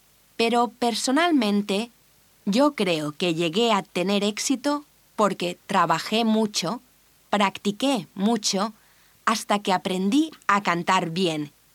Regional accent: Peru; now in Spain; soy peruana, pero mis padres son portugueses, así que estoy de nuevo en Europa. Mis padres siempre se han mantenido en contacto con la familia en Portugal, así que yo soy peruana de nacimiento

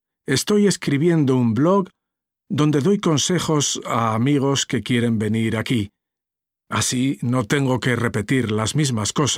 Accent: Spain; also born or lived in England; now in Hong Kong; soy español. Ahora vivo en Hong Kong. Ya llevo aquí un año. ¿Cómo pasa el tiempo? No es la primera vez que vivo en el extranjero. Antes de venir a Hong Kong, viví 3 años en Inglaterra

